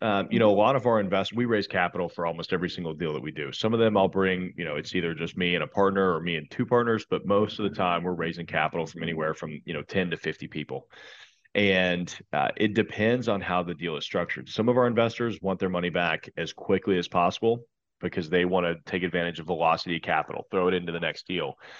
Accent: the South, United States; You know, I don't have a crazy country accent. Like I grew up here in the South. It's very much a metropolis

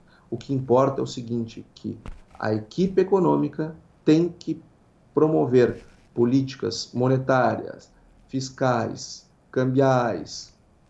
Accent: Brazil; E este PIB que hoje nós comemoramos, enquanto brasileiros, comemoramos, ele não foi feito hoje.

